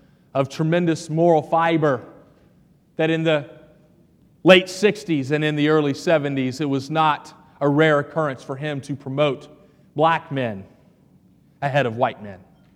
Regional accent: Boone, North Carolina, United States; The home church that I grew up in Boone, North Carolina, had bullets placed in the offering plate after the pastor would talk about issues of race.

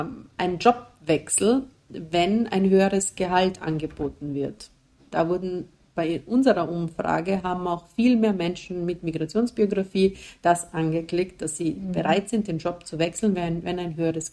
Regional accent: Bosnia & Herzegovina; German is a second language; now in Germany; Also ich könnte mir auch gut vorstellen, in Bosnien aus meiner Heimatstadt zu arbeiten, weil ich habe noch unten sehr, sehr viel Familie

